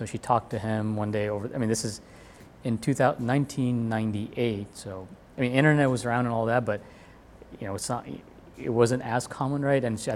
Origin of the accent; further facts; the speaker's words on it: India; my parents, I'm Indian, right, wanted me to be doctors